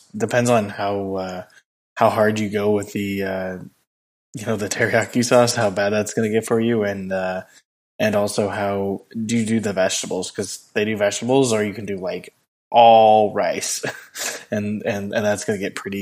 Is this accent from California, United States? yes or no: yes; California, United States; As far as food goes, I'm from California, so, you know, this is going to be one of those like shockers.